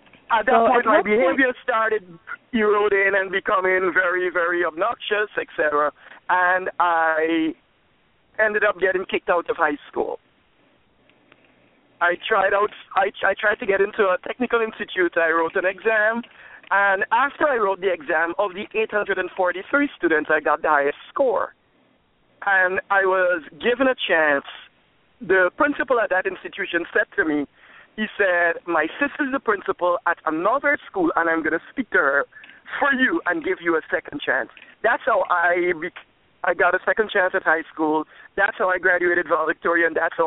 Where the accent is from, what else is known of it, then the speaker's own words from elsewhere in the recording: Guyana; I'm from British Guyana, and in my teenage years, when I started high school